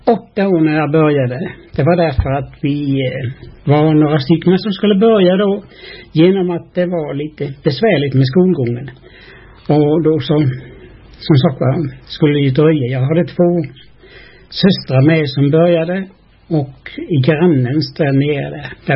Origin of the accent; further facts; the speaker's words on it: Sönneby, Sweden; born there; Ja, jag är född ute i Sönneby. Ja, så är och jag född den 1901, den 26 januari.